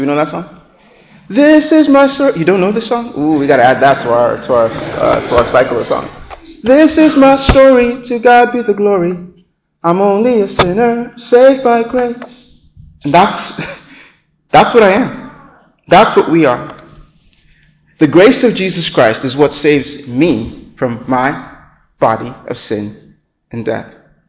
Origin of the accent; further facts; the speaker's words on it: Nigeria; So I grew up in Nigeria. I grew up in a Christian home.